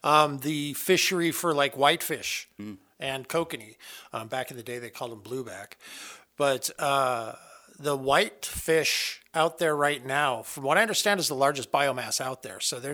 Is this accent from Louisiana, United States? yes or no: no; Idaho, United States; I grew up here in North Idaho. So my first fish was caught up at Robinson Lake as a child at 2 years old.